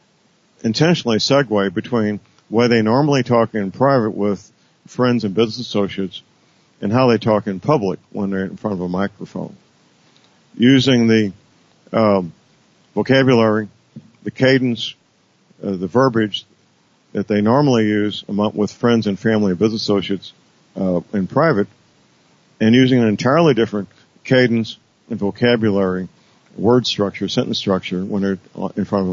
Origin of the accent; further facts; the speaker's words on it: St. Louis, Missouri, United States; a new district attorney, to look into everything from day one when it comes to General Flynn.